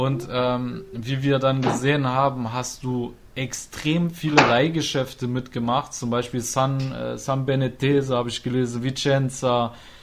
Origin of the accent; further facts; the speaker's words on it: Trier, Rhineland-Palatinate, Germany; now in Cologne, Germany; Also ich bin ja zugezogener Kölner gewesen. Ich bin eigentlich ursprünglich aus Trier.